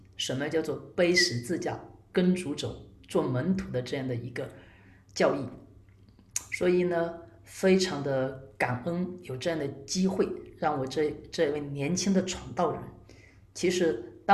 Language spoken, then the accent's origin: Chinese; Wenzhou, Zhejiang, China; 我在温州出生，也在温州成长